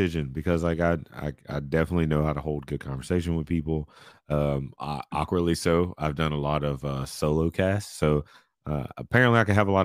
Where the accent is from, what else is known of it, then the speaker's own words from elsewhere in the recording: Westlake, United States; Both are all the schools in my local city. I grew up in Westlake.